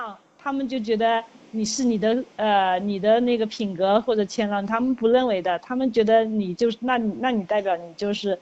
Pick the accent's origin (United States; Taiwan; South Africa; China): China; 比如说像我们中国人嘛，我们都是比较保守